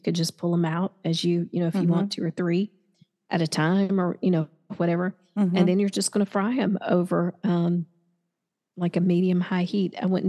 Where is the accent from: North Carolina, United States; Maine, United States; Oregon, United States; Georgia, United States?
Georgia, United States; Savannah; I just want to say that since I'm from Savannah, I just felt like that it was my duty to get.